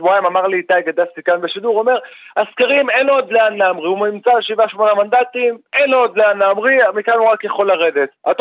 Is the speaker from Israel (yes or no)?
no; Russia; Hebrew is a second language; אני כרוסי הייתי נסגם מהרעיונות